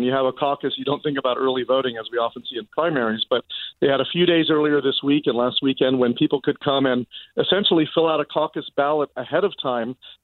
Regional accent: California, United States; And for people in my home state, California, they were watching that very carefully

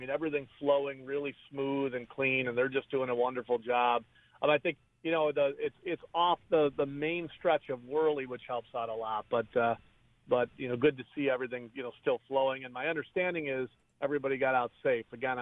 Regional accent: Depew, New York, United States; I remember decades ago, growing up in Depew

